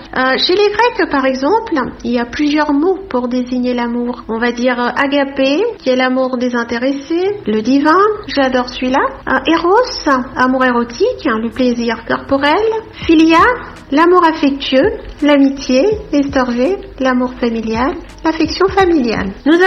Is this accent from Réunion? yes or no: no; Togo; now in France; Je suis née et j'ai grandi en Afrique, plus précisément au Togo, où j'ai fait mes études primaires et secondaires. J'y suis donc très attachée et j'y passe souvent mes vacances.